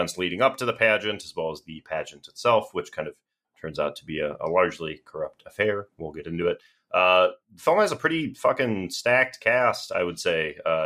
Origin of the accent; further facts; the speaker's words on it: St. Cloud, Minnesota, United States; I grew up in St. Cloud, Minnesota, which is not like small town, but it is, you know, a small town in Minnesota